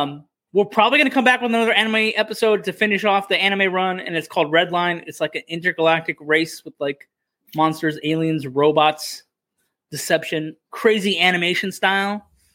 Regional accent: Arizona, United States; I grew up in Arizona, man. Rattlesnakes, scorpions, spiders, they don't really bother you.

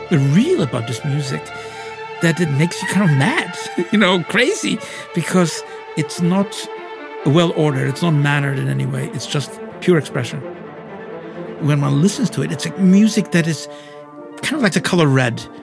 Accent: Poland; now in Israel; I grew up in Poland. My parents were survivors of the Holocaust.

